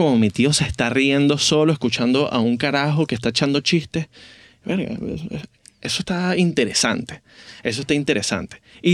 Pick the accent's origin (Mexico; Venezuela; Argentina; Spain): Venezuela; Valencia, Carabobo; Mi niñez sucede en Valencia con una familia árabe.